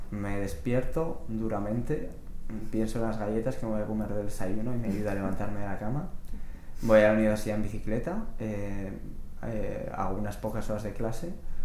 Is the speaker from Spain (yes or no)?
yes; Spain; moved away; yo vine de España con unos zapatos normales para España